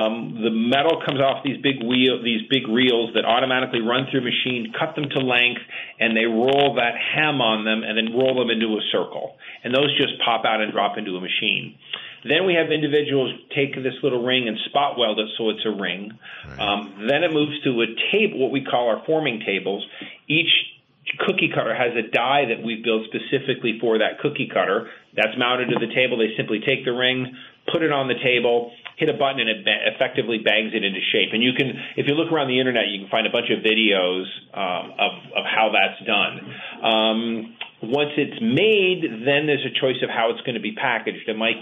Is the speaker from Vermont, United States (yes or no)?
yes; Rutland, Vermont, United States; also born or lived in Maryland, United States; Well, so at this point I grew up in Rutland and then had left after college and I wanted to come back here to raise my kids.